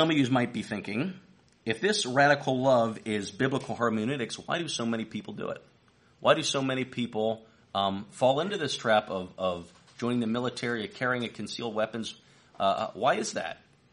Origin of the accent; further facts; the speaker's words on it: United States; But when I get so consumed with that I'm an American, that's idolatry.